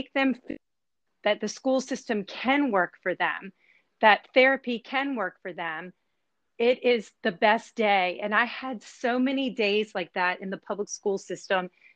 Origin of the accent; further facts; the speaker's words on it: New Orleans, Louisiana, United States; I'm from New Orleans.